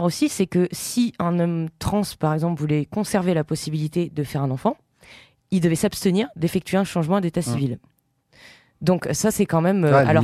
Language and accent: French; France; Ouais, donc ça a fait écho chez nous, en France